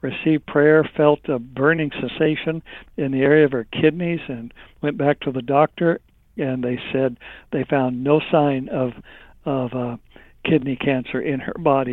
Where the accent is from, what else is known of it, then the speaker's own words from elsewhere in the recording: Redding, California, United States; My wife and I grew up in Redding, California, and we were going to Bethel Church